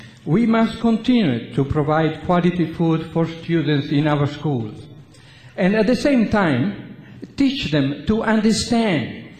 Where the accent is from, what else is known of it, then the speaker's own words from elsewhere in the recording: Italy; during Second World War, I was a young student growing up in Italy.